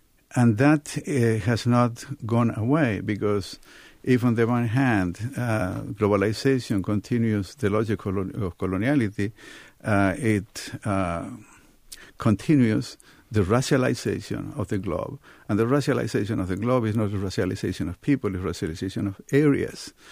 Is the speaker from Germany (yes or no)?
no; Argentina; I was born and educated in Argentina, and Argentina, you know, was part of Tahuantinsuyo